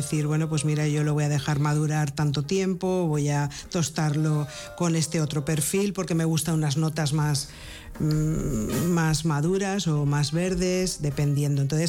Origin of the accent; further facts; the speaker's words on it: Valencian Community, Spain; nosotros como valencianos.